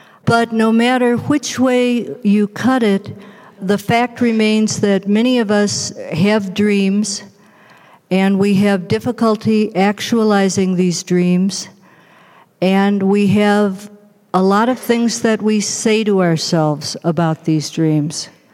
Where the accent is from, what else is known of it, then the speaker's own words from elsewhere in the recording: Libertyville, Illinois, United States; I grew up in Libertyville, Illinois. We had one movie theater. It played Walt Disney movies. You had to sneak over to Lake Forest to see B movies.